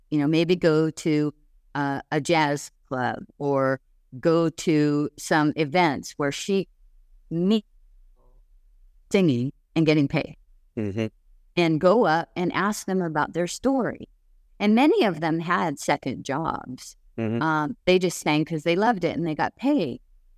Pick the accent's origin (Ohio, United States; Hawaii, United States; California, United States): Hawaii, United States; I mean, I went to college and took English as a second language because I came from Hawaii and we just didn't have very good public school system.